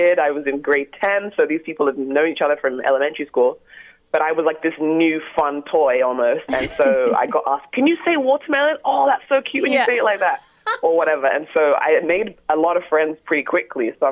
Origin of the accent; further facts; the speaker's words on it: London, United Kingdom; now in Toronto, Canada; I come from London, England, and I currently live in downtown Toronto. I've been here for about 15 years.